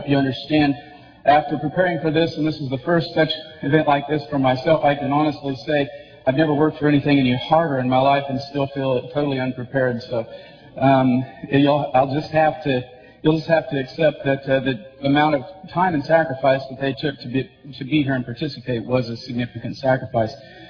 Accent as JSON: {"language": "English", "region": "Kansas", "country": "United States", "said": "You might have noticed with my accent just a moment ago that I'm not exactly a Minnesotan. I'm trying very hard. Don't you know? Yeah. You know, I can do some of those things, but no, I'm just a Kansas farm boy, basically."}